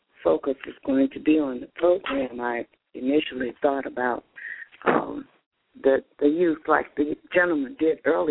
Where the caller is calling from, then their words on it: Calumet Park, Illinois, United States; I'm calling from Calumet Park, and I'm really enjoying all of you and the conversation.